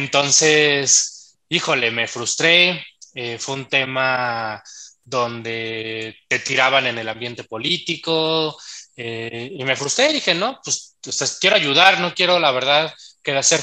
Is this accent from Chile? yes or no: no; Guatemala; Entonces voy como guatemalteco a participar